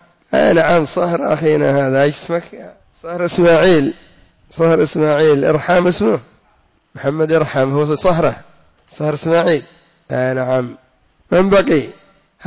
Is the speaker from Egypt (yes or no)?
no; Yemen; ربما عندنا في اليمن أكثر من 3000 إندونيسي يتعلمون الشرك والسحر والبدع